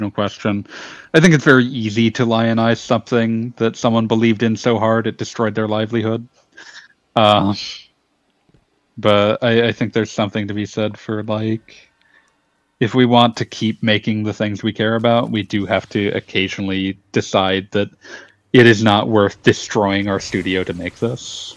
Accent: United States; I apologize, I'm American, we tend to say Legos

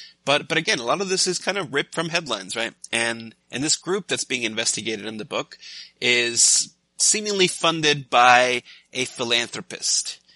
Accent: New York City, New York, United States; I grew up in New York, in the Bronx, and I remember, like, getting made fun of, or, like, kids trying to pick on me.

